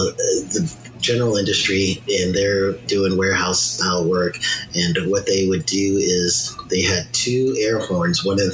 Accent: New York, United States; I'm from New York, and back when I was growing up, we would have an AM broadcast station

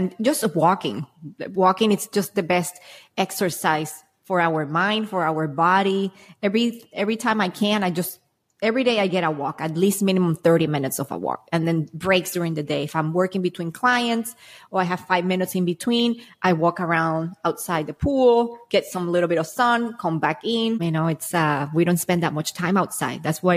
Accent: Puerto Rico; I got a lot of mold because I am from Puerto Rico and I live in moldy environments.

